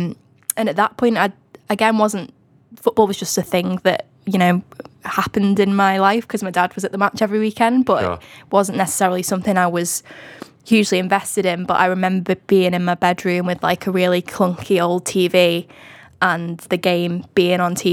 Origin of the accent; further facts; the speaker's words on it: Widnes, North West England, United Kingdom; So I grew up in Widnes. So I'm a woolly back.